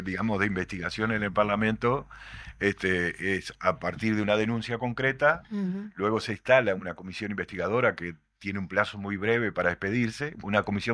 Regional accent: Uruguay; Bueno, ese tan reclamado nunca más como sociedad uruguaya hacemos

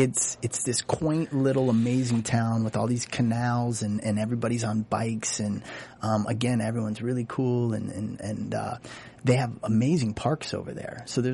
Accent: United States; I kept having to say, oh, I am Swedish, but I'm from America.

